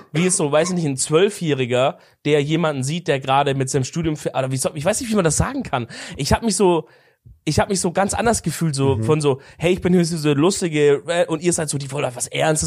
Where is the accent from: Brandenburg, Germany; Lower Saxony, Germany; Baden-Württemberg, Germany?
Baden-Württemberg, Germany; ja, ich bin halt Süddeutscher im Herzen, gell? Du kriegst mir aus der Schwabenland auch nicht der Schwabe aus mir, gell?